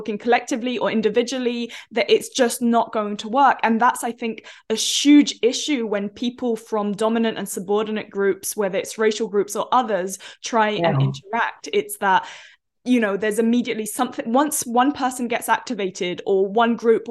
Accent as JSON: {"language": "English", "country": "India", "tie": "born there", "said": "I was born in India and I've spent time there"}